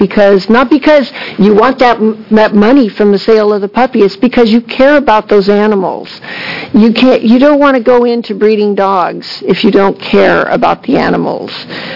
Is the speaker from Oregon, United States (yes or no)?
yes; Medford, Oregon, United States; I'm from Medford, Oregon